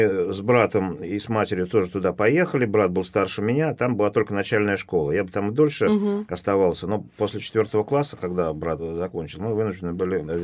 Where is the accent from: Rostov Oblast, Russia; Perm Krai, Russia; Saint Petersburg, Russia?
Saint Petersburg, Russia; born there; also born or lived in Egypt; Нет, я не родился в Египте, я родился в Ленинграде, в роддоме около Парка Победы. Вот. А в Египте я прожил в детстве.